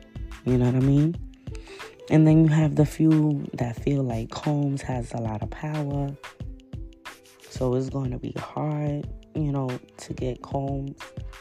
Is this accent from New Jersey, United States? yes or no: no; New York, United States; This is crazy because I'm from New York, like I stated a little minute ago.